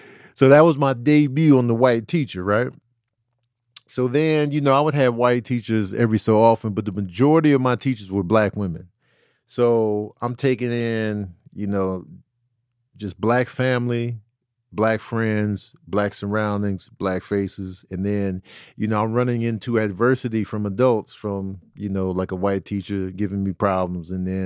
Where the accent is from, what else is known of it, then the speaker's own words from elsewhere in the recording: Chicago, Illinois, United States; Like growing up in Chicago, South Side, you know, Chicago's very segregated. So I grew up in a black household. All the kids in my neighborhood were black.